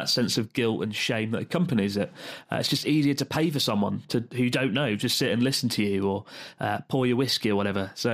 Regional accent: United Kingdom; I can't say that out loud as a Brit.

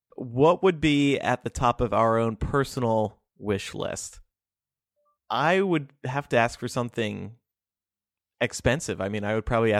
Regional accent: United States; Hi, I'm American.

